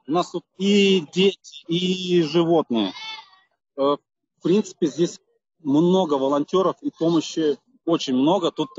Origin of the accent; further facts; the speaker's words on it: Russia; now in United States; Я из России, я сам из России